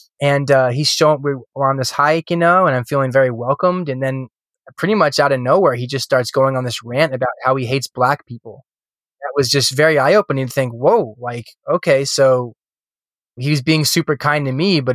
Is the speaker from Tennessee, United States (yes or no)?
no; California, United States; And I've been pretty privileged, you know, growing up in California.